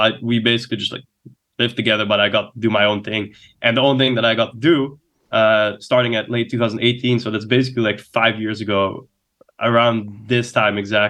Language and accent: English; Netherlands; English is a second language; I'm a kid from Western Europe. Right? I'm from the Netherlands, which is like quite a socialist country